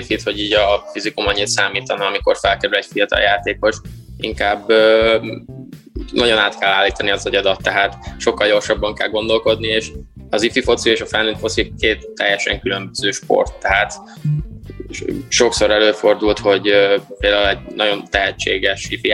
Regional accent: Szombathely, Vas, Hungary; Ilyen elég kosár szerető családban nőttem fel, ráadásul szombathelyiként

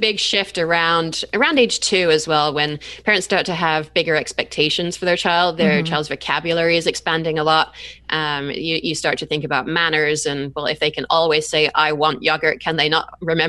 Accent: England, United Kingdom; I grew up in England

